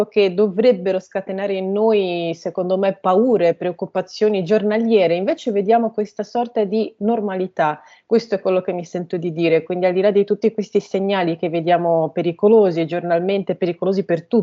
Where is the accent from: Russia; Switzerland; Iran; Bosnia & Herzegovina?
Russia; also born or lived in Italy; la gente mi dovrà perdonare perché sono russa oltre che italiana